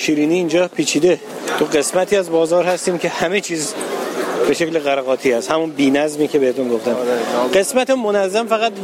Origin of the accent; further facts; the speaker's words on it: Iran; خدا رو شکر چرا ما از ایران هستیم